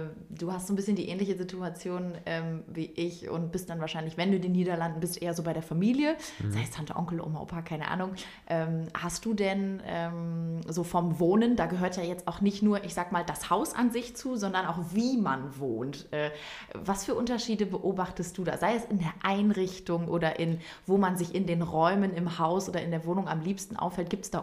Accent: North Rhine-Westphalia, Germany; Ich bin auch im Westmünsterland aufgewachsen.

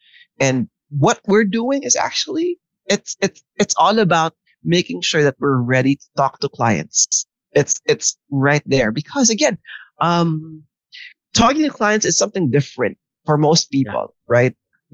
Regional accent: Imus, Calabarzon, Philippines; I'm actually from Imus, Cavite. And traffic here is terrible every hour of every day.

